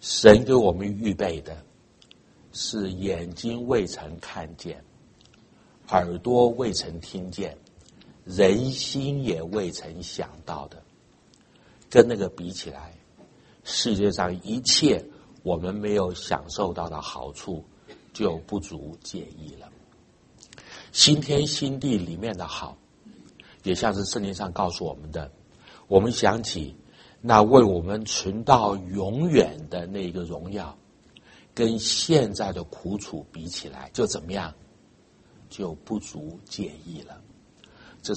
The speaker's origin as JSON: {"language": "Chinese", "country": "China", "said": "我们中国人都说曾经沧海怎么样难为水"}